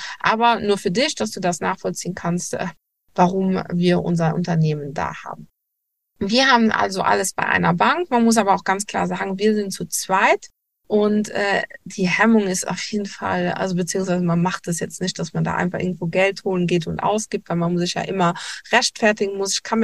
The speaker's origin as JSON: {"language": "German", "country": "Luxembourg", "lives_now": "Germany", "said": "Ich bin Luxemburgerin und werde hoffentlich bald auch zurückziehen."}